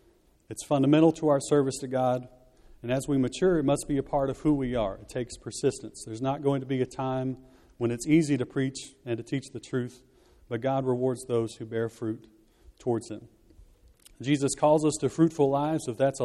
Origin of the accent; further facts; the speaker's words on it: Texas, United States; The preacher that I grew up hearing in Texas said this.